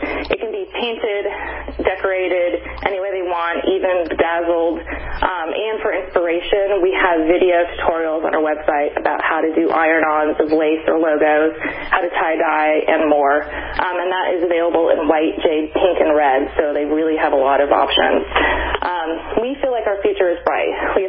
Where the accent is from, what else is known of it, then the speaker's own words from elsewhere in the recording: Santa Barbara, California, United States; now in England, United Kingdom; I grew up in California, Santa Barbara, actually. Went to USC, and that's actually where I met my business partner.